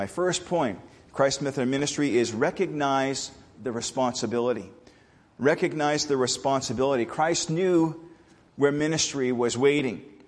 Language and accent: English; Maine, United States; because I talk fast because I'm from Maine